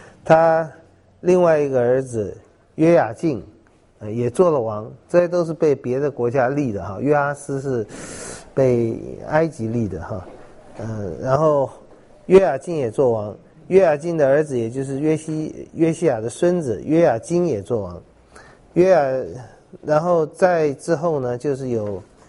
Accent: China; 就我们中国人的文化里面是不鼓励人做先知

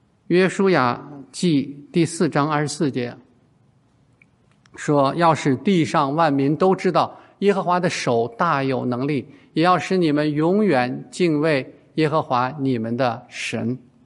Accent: Beijing, China; 可能跟我们北京人似的，哎，您好，今天怎么样啊？

